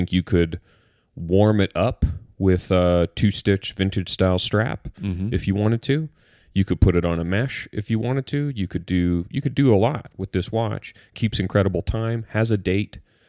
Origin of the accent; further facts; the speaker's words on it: Canada; the Marathon one kind of speaks to me as a Canadian